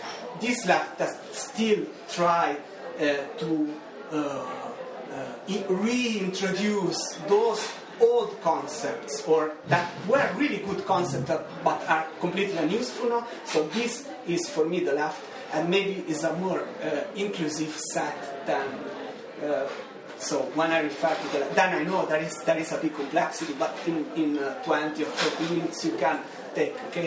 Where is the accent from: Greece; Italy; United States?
Italy; You know, I come from Italy and there are 1,000 different groups, there are 1,000 different anarchist groups or 1,000 different communist groups.